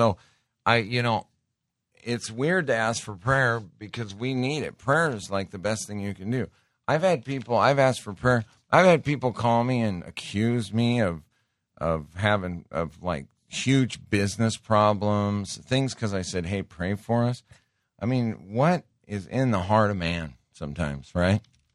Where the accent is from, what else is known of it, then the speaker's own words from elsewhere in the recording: Great Falls, Montana, United States; Folks, I grew up in Montana. I mean, I was probably literally drinking too much on the weekends in like between 7th and 8th grade.